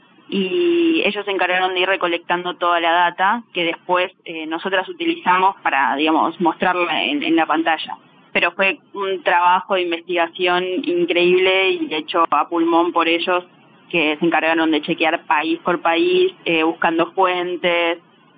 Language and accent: Spanish; Argentina; nosotras, bueno, como argentinas y pendientes de la situación